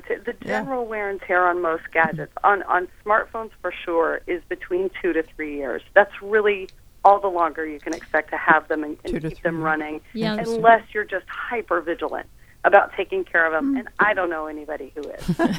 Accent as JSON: {"language": "English", "region": "Alaska", "country": "United States", "tie": "born or raised there", "said": "I was raised in Alaska, and my grandmother was a pioneer."}